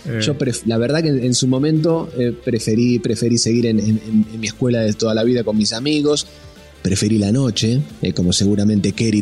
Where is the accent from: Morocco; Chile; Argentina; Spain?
Argentina; Buenos Aires; born there; Yo nací en Buenos Aires, en Argentina.